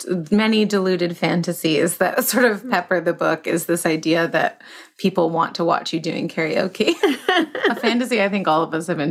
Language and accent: English; Toronto, Ontario, Canada; I started in Toronto, where I'm from.